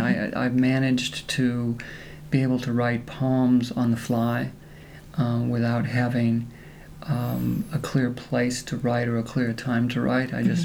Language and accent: English; Cedar Rapids, Iowa, United States; also born or lived in Illinois / Indiana / Michigan; No, I'm actually from Cedar Rapids, Iowa.